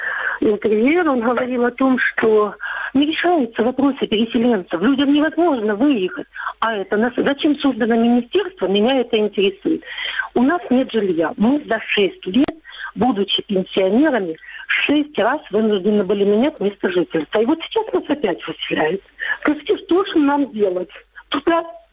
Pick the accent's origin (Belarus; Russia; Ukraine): Ukraine; Donetsk Oblast; moved away; Я сейчас вообще-то тоже из Донецкой области, но как переселенец уже 6-й год в Херсонской области, в деревне.